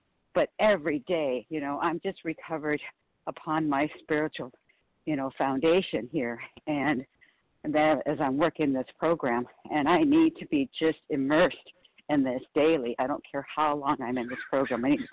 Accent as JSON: {"language": "English", "region": "California", "country": "United States", "said": "from California"}